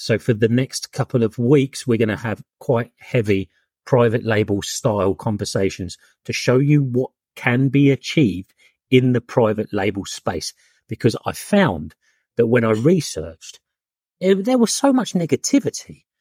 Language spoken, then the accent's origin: English; Brighton, South East England, United Kingdom; I'm a guy from Brighton in my 40s